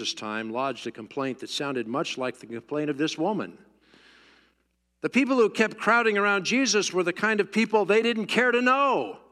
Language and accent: English; Washington, District of Columbia, United States; also born or lived in Fort Worth, Texas; I was born in Fort Worth, Texas, and lived there a grand number of 4 years, 5 years actually, moved to Washington just before my sixth birthday, a couple of months.